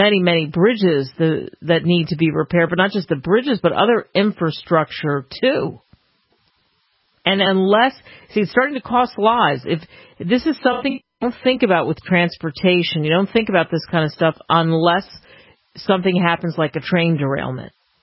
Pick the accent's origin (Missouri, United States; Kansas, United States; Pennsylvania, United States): Pennsylvania, United States; Philadelphia; It almost happened in my hometown of Philadelphia